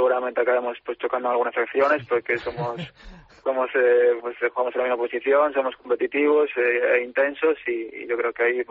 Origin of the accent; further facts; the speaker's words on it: Galicia, Spain; somos pues muchos gallegos